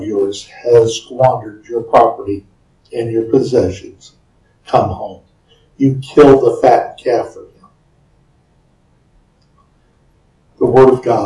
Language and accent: English; Carthage, Missouri, United States; I grew up in Carthage, and it's called the Maple Leaf City. A lot of maple leaves. We even have a parade, the Maple Leaf Parade.